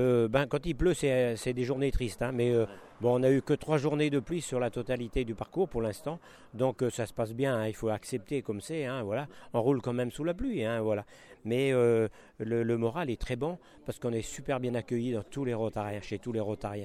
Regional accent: Moulins, Auvergne-Rhône-Alpes, France; born there; parce que je suis né à Moulins

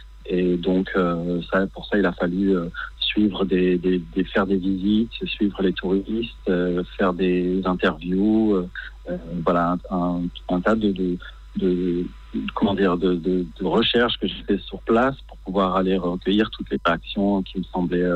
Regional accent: France; born or raised there; now in Israel

